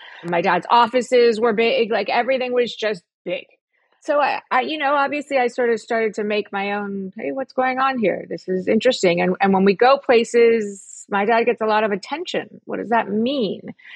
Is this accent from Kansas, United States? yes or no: no; Beverly Hills, California, United States; also born or lived in New York; I did grow up in Beverly Hills. I was born in New York.